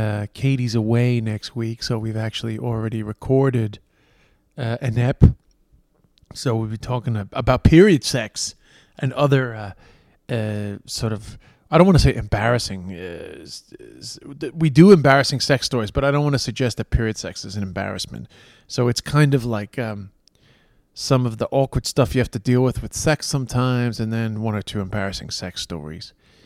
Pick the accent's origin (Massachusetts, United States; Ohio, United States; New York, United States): New York, United States; Queens; I grew up in Queens.